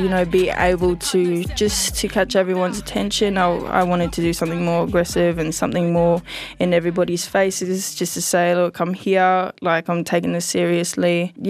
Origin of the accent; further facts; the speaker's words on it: Gold Coast, Queensland, Australia; I'm 16 years old and I'm from the Gold Coast.